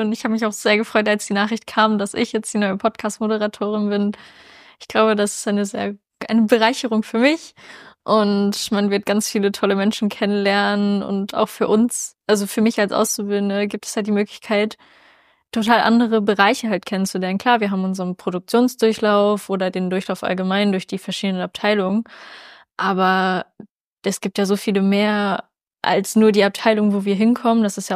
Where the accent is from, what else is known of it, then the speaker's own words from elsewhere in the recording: Rheda-Wiedenbrück, North Rhine-Westphalia, Germany; ich bin 19 Jahre alt und ich komme aus Reda-Wiedenbrück.